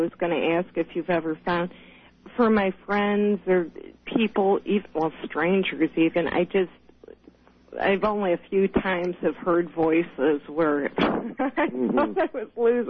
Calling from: Ohio, United States; from Ohio.

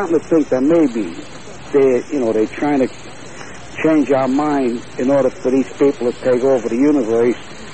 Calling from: Las Vegas, Nevada, United States; Las Vegas.

